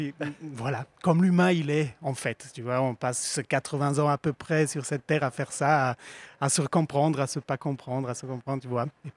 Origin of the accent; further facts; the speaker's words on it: Graubünden, Switzerland; accent: Romansh; first language Romansh; French is a second language; je suis d'origine italienne, mais mon accent n'est pas de l'italien. Je viens de la quatrième langue nationale suisse, qui est le romanche. C'est une petite langue minoritaire, latine aussi, qui est au bout, c'est à l'est de la Suisse.